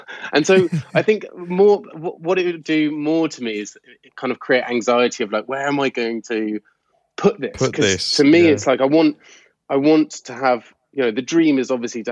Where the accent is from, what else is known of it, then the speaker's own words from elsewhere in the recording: South West England, United Kingdom; so I grew up in Gloucestershire